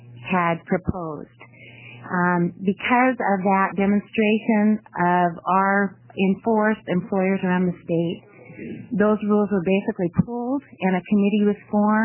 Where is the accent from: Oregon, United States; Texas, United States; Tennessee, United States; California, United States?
Oregon, United States; Florence; I'm from Florence. I live on the Oregon coast